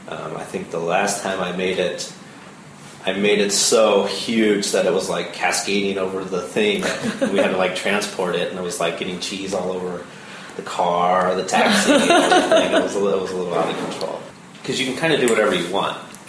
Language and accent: English; Nebraska, United States; In Nebraska.